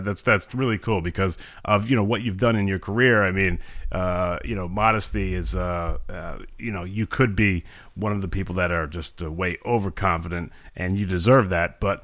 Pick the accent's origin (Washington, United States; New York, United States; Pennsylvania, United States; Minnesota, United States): New York, United States; I knew nothing about farms. I'm from New York.